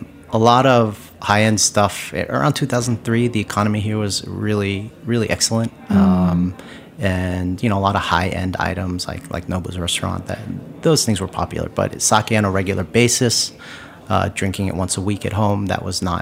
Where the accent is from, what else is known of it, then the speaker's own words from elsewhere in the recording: Long Island, New York, United States; I grew up in Long Island, New York. And growing up, I ate very basic Korean food and basic American food.